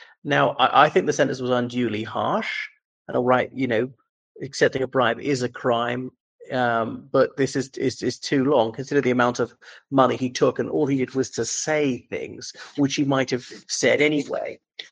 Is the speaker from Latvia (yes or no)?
no; Ireland; from Ireland.